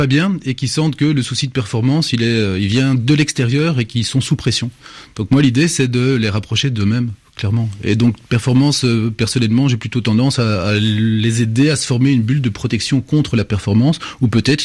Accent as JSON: {"language": "French", "country": "Belgium", "said": "donc moi je viens de Belgique"}